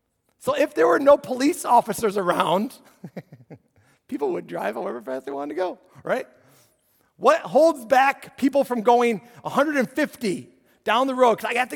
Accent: Illinois, United States; we're from Illinois, so now a number of them haven't been to D.C.

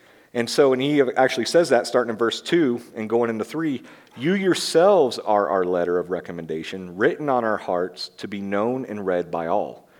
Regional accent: the South, United States; Yeah, I know Wayne. I'm from the South. Don't hate me.

